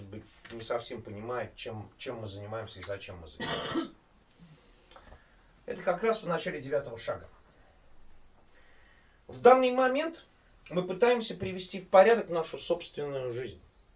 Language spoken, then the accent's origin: Russian; Saint Petersburg, Russia; moved away; и вырос в Балтийских болотах, как это у Иосифа Александровича Бродского. Сам я питерский. Я покинул просторы этой бескрайней родины в 79-м году без всяких планов когда-либо вернуться сюда.